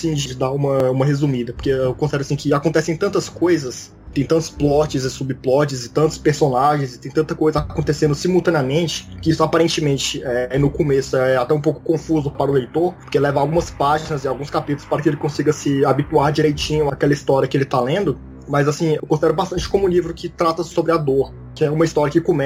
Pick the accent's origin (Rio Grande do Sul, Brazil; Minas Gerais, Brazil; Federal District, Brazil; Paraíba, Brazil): Federal District, Brazil; Brasília; sou aqui de Brasília, eu tenho 26 anos